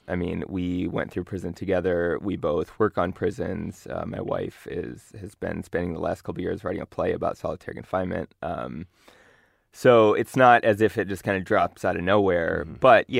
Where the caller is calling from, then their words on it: California, United States; She knows I'm calling from California.